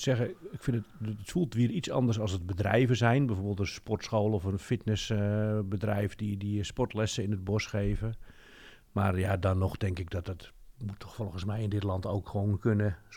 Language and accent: Dutch; Netherlands; Is mijn gevoel een beetje dat we als Nederlanders voor dit soort dingen gewoon